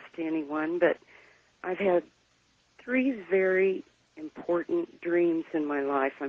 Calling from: Kansas, United States; and I'm calling from Kansas.

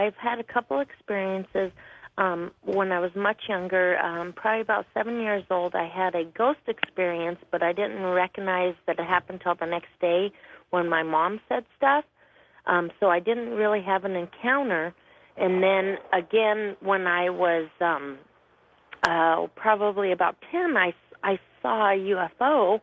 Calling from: Phoenix, Arizona, United States; I'm calling from Phoenix.

